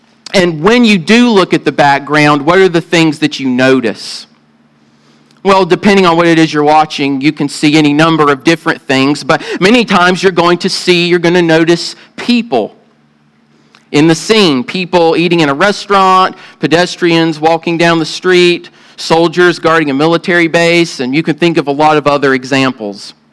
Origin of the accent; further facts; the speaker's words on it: the South, United States; accent: southern; I probably butchered with my southern accent